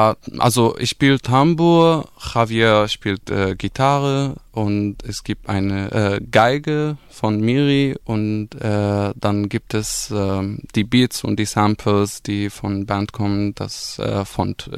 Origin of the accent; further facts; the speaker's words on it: Syria; German is a second language; Ich komme aus Syrien, aus Nordosten, da im kurdischen Gebiet